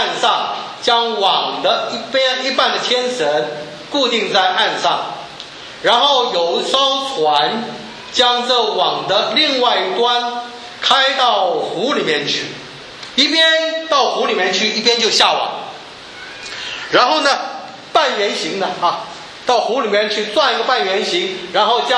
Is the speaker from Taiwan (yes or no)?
yes; Taiwan; 我从台湾来的，台湾在所有外不是这个台湾本地生的都叫做外省人。